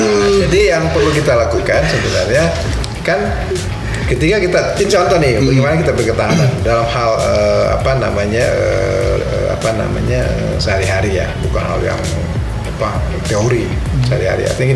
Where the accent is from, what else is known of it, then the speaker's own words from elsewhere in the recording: South Tangerang, Banten, Indonesia; saya orang Tangsel jadi saya enggak gitu.